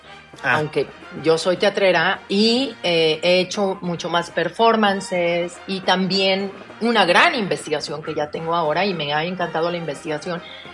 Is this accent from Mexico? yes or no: yes; Mexico; para mí como mexicana, viviendo también mucho tiempo fuera